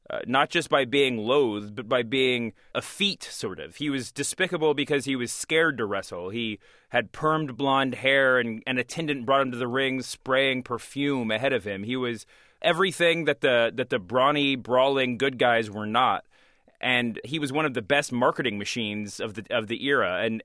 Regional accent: Louisville, Kentucky, United States; For me, I grew up in Louisville, Kentucky, watching Memphis wrestling

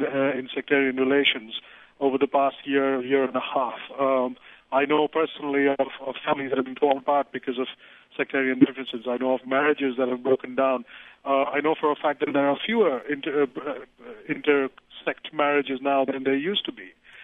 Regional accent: India; I'm Indian, as it happens.

